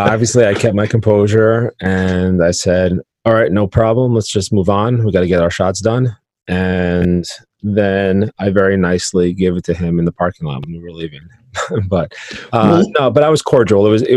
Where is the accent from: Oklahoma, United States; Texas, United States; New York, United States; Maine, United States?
New York, United States; here from New York.